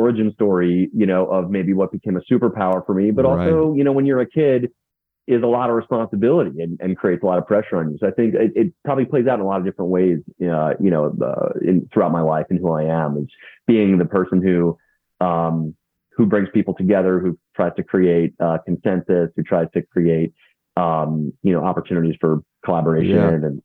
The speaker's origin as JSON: {"language": "English", "town": "Queens", "region": "New York", "country": "United States", "tie": "born or raised there", "said": "So I grew up in Queens, New York, which, you know, is imprinted on my heart in many ways."}